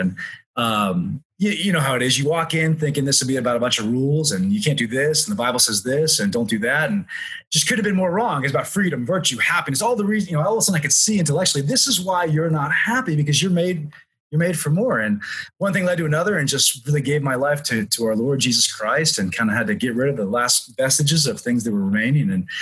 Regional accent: Dayton, Ohio, United States; I grew up not too far from where you all are in Steubenville. I grew up in Dayton, Ohio, and grew up Catholic

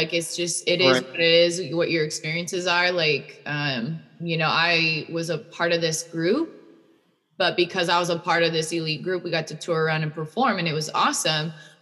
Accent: Washington, United States; I'm from Washington.

